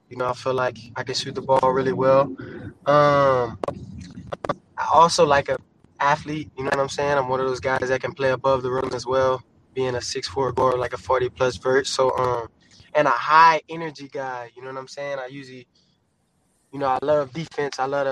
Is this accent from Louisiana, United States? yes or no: yes; Louisiana, United States; You know, we're from Louisiana.